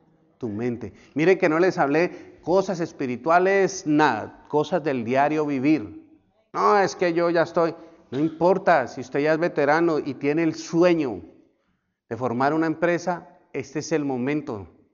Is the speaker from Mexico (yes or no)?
no; Colombia; Yo como colombiano sé lo que es un estigma de llegar a un aeropuerto y por solo ser colombiano, hágase de este lado.